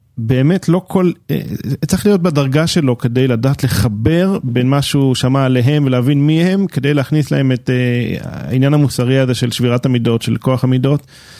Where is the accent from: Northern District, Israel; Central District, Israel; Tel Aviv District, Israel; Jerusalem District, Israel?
Jerusalem District, Israel; Jerusalem; אני בירושלים, בצילם שגדולי ישראל שגרו בירושלים